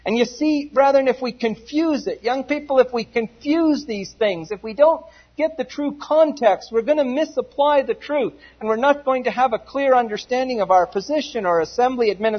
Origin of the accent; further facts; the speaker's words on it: Canada; now in United States; my homeland of Canada, the first question they usually ask me is my citizenship. And I tell them I'm a Canadian.